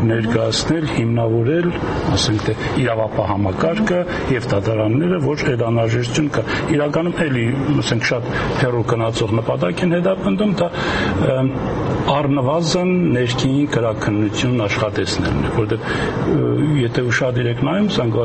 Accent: Gyumri, Shirak, Armenia; Ես որպես գյումրեցի գիտեմ

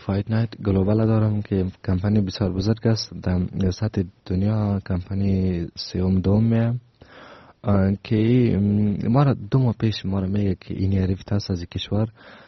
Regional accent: Afghanistan; ما افغان هستم،

